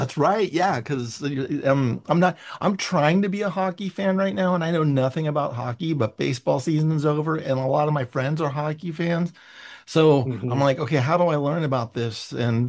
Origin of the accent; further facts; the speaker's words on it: San Francisco, California, United States; now in Los Angeles, United States; the other beautiful thing is I'm from San Francisco, so the baseball thing in the United States, it's when it comes to San Francisco and Los Angeles. I live in Los Angeles now, which is enemy territory.